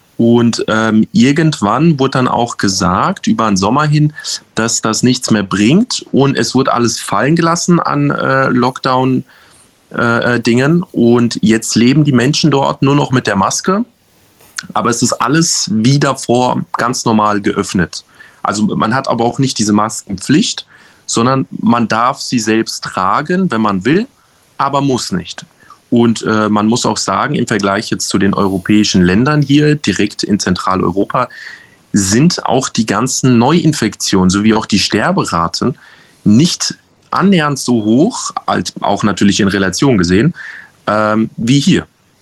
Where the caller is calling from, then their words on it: Darmstadt, Hesse, Germany; Guten Abend von Darmstadt hier. Hallo. Ich bin ursprünglich aus dem Kosovo, beziehungsweise meine Eltern.